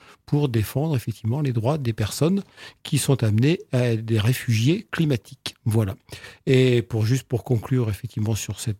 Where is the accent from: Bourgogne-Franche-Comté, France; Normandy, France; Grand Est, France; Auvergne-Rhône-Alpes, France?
Normandy, France; Là, en ce moment, on a effectivement à nouveau une période de temps très chaud chez nous en Normandie